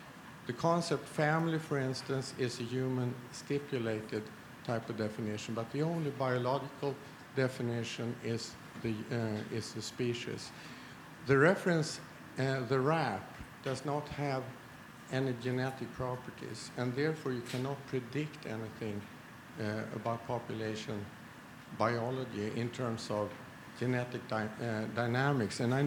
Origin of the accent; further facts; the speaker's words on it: Stockholm, Stockholm County, Sweden; I'm from Stockholm.